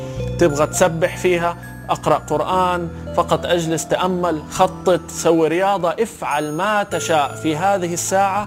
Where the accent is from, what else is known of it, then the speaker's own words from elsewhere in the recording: Saudi Arabia; عندنا في السعودية